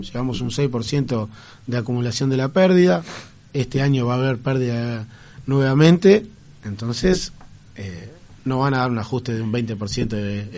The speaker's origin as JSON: {"language": "Spanish", "country": "Uruguay", "said": "tenemos que tener los cuidados como cualquier uruguayo."}